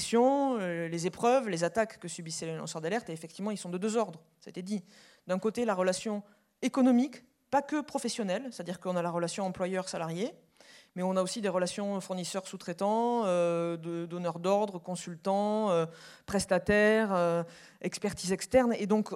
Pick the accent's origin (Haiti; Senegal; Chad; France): France; en tant que Française sur la scène européenne